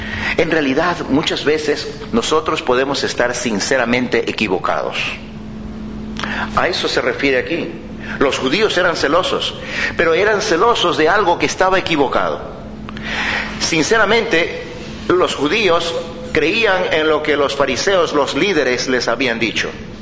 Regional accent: Ecuador; born there; Como yo, de sangre soy medio chino, pero nací en Ecuador.

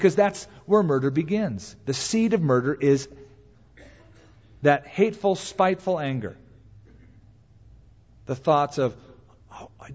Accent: California, United States; Something that as a Californian, respect really wasn't a part of our culture.

